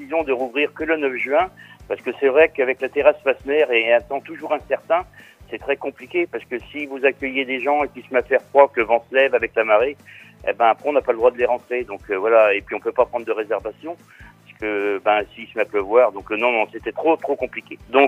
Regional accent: Pays de la Loire, France; comme on aime si bien le faire chez nous en Vendée quand il fait beau

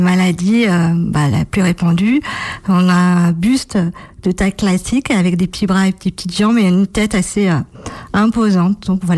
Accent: Nantes, Pays de la Loire, France; j'ai 48 ans. Je suis nantaise d'origine, j'ai fait des études en biologie

